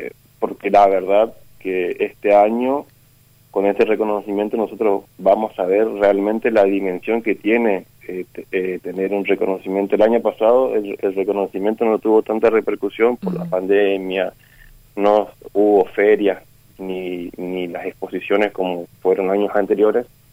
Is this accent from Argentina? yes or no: yes; Chaco, Argentina; yo estoy en el medio, yo soy chaqueño